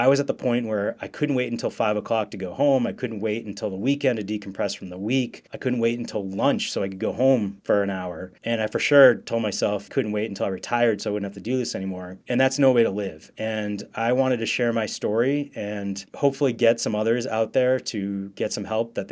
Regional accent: Massachusetts, United States; I'm from Massachusetts and I ended up going to Tulane University undergrad.

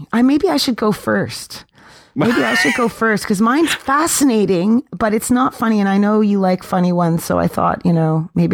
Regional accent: United Kingdom; I'm British.

